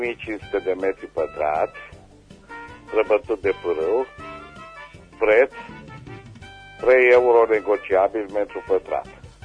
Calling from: Reșița, Caraș-Severin, Romania; din Reșița

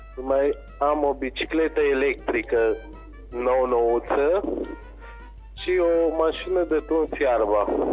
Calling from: Lugoj, Timiș County, Romania; vă sunt de la Lugoj.

